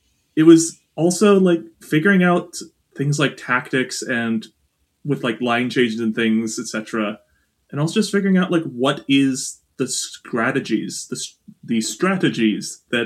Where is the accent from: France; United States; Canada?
Canada; As a Canadian, it's always been in the periphery where I've understood, like, the basics.